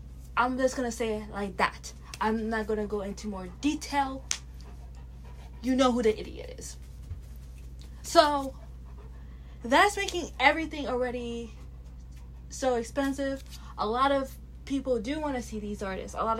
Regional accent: Canada; me as a Canadian

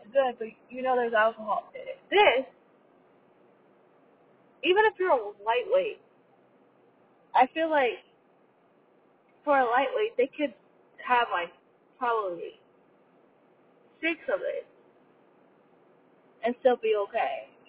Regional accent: Canada; Okay, so I'm Canadian.

